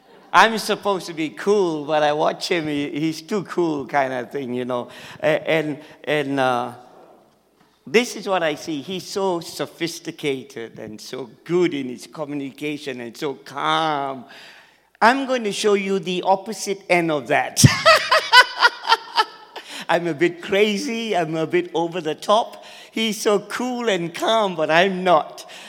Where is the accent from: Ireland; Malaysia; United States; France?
Malaysia; So I originate from Malaysia, and that's a miracle. I was born in Malaysia, and my ancestors are from Punjab